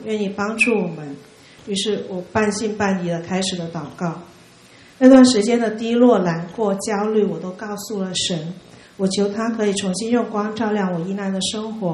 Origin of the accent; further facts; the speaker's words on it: Guangdong, China; moved away as an adult; now in Canada; 然后发现他的朋友是跟我是老乡，我们都是广东人